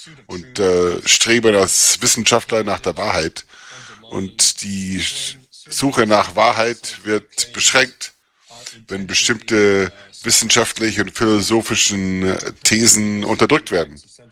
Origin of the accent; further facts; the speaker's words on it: Ireland; German is a second language; now in Spain; Ich komme aus Irland und arbeite an Themen der politischen Theorie und Föderalismus.